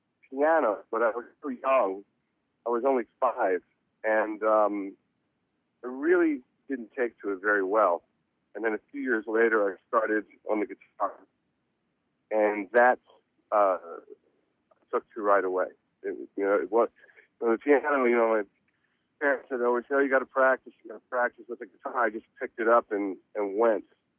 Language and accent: English; Reading, Pennsylvania, United States; born there; I was born in Reading, Pennsylvania